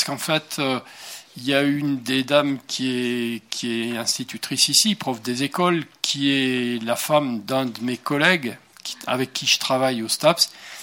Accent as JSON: {"language": "French", "town": "Firminy", "region": "Auvergne-Rhône-Alpes", "country": "France", "tie": "born there", "said": "Je suis né à Firminy et j'enseigne à l'université ici à Saint-Thé, comme on dit."}